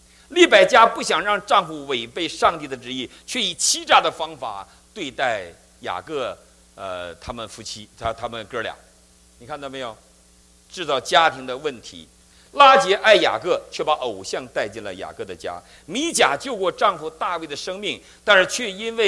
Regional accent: Wangkui County, Heilongjiang, China; now in United States; 那我生在中国黑龙江省望奎县郊区第四中学。

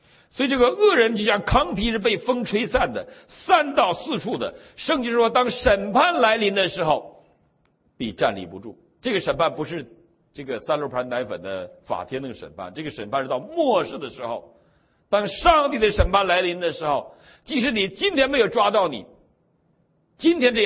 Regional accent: Shijiazhuang, Hebei, China; 我老家在我家里家乡在石家庄住了好多年啊

